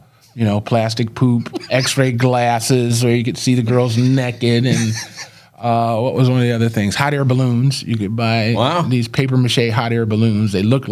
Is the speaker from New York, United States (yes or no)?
no; Detroit, Michigan, United States; born there; In Detroit, Michigan, yeah. 5450 really? West Outer Drive.